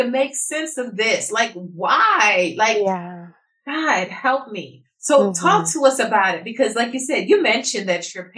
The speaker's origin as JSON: {"language": "English", "town": "Brooklyn", "region": "New York", "country": "United States", "said": "So I'm from Brooklyn. So I get it."}